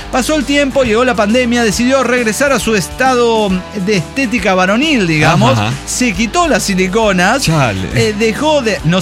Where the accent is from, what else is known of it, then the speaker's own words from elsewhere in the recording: Hermosillo, Sonora, Mexico; yo les quería decir que soy de Hermosillo también. Mucha banda de Hermosillo.